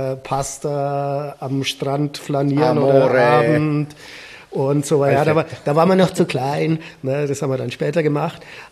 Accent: Nuremberg, Bavaria, Germany; Und klar, wir kommen aus dem Süden. Gut, Nürnberg ist jetzt schon noch ein bisschen von Italien entfernt.

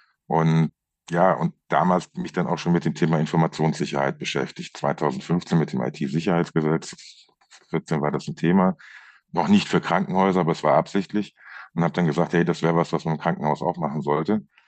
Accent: North Rhine-Westphalia, Germany; now in Ansbach, Germany; Gebürtiger Niederrheiner, also aus der, ich sage immer, der Stadt vom linken Niederrhein mit dem Provinzfußballclub. Ja, und lebe jetzt seit 10 Jahren in Ansbach.

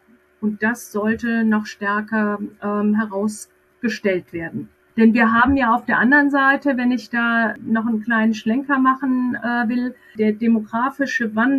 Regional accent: Frankfurt, Hesse, Germany; wenn ich als Frankfurterin das sagen darf

